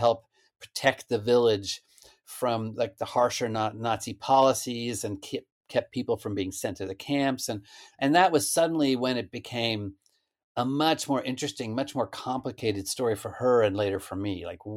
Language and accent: English; Stillwater, Oklahoma, United States; Stillwater. It's where Oklahoma State is. Stillwater, Oklahoma.